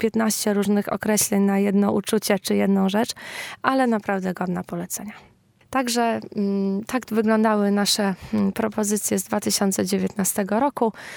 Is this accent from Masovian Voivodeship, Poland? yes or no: no; Morąg, Warmian-Masurian Voivodeship, Poland; bo ja pochodzę z Morąga, zaczynają się inne krajobrazy, trochę takie bardziej warmińskie